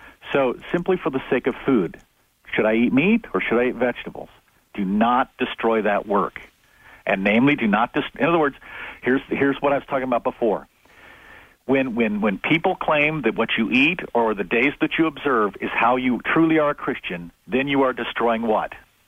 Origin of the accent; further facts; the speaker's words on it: Glen Rock, Wyoming, United States; I grew up in Glen Rock, Wyoming, and we built a brand new church because we were growing so quickly in Glen Rock.